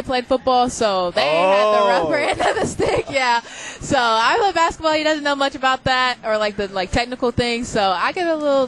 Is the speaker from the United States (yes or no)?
yes; Chapel Hill, North Carolina, United States; I'm from Chapel Hill, North Carolina. I'm a junior, and I've moved 9 times to 8 different states.